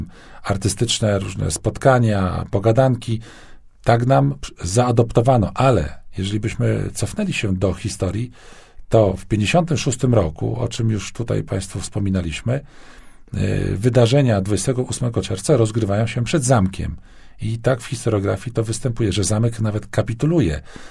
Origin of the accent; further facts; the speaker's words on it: Poznań, Greater Poland Voivodeship, Poland; tu my jako poznaniacy nazywamy ten obiekt, który przywołałeś, Pałacem Kultury